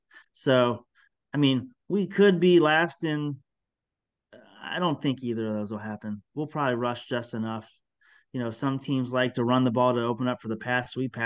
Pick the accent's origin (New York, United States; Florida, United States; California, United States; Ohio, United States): Ohio, United States; Well, it's weird in that I grew up in Browns country, northeastern Ohio